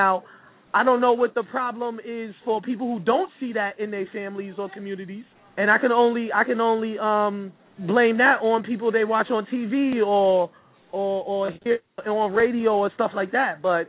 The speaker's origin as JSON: {"language": "English", "town": "New York City", "region": "New York", "country": "United States", "tie": "born or raised there", "said": "And I grew up in Harlem, and I've seen what goes on here."}